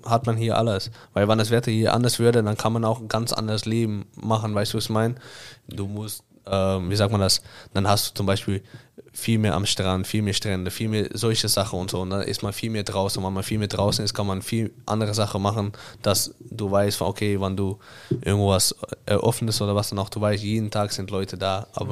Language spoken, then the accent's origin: German; Amsterdam, North Holland, Netherlands; now in Hamburg, Germany; Ich komme ja heute aus Amsterdam. Ich komme nicht aus einem Dorf oder was dann auch. Ich komme aus Amsterdam.